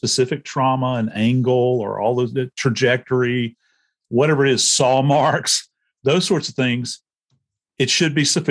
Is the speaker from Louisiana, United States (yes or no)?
yes; New Orleans, Louisiana, United States; Do you remember the interview in New Orleans, mm-hmm. my hometown